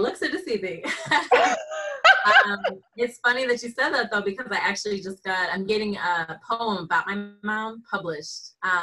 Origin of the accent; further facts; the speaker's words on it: New Jersey, United States; We live in New Jersey, back in my hometown, which is a whole nother layer of healing in itself